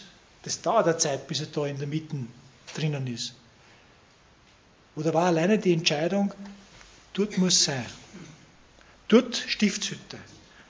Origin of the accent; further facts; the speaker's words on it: Vienna, Austria; wo ich aufgewachsen bin, stehe, im 17. Bezirk, Richtung Wienerwald aussehe, Neuwaldeck, Dornbach